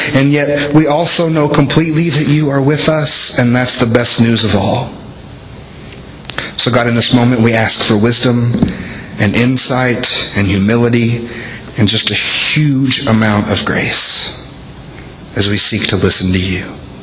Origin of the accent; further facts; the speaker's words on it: the South, United States; accent: Southern; now in Centerville, United States; the South. I have a Southern accent, or did.